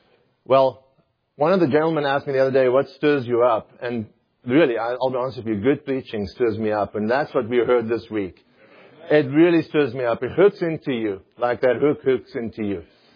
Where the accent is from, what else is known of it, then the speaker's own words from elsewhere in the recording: South Africa; When I grew up in South Africa, we used to go fishing.